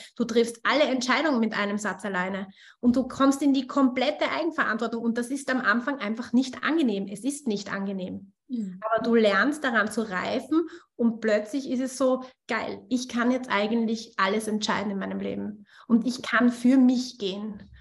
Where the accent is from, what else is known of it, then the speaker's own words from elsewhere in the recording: Austria; born there; wir gehen nach Österreich, weil ich ja gebürtige Österreicherin bin.